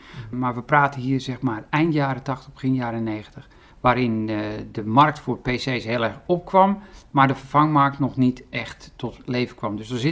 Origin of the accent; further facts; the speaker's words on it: Driehuis, North Holland, Netherlands; Ik ben geboren in Driehuis. Driehuis, dat ligt bij Muiden, gemeente Velzen, weer Haarlem. Mm-hmm. Driehuis, een soort met forens dorp.